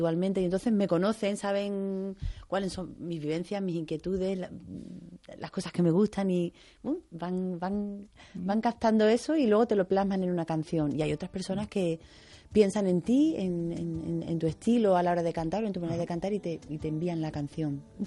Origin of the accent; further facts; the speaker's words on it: Málaga, Andalusia, Spain; en mi tierra, en Málaga.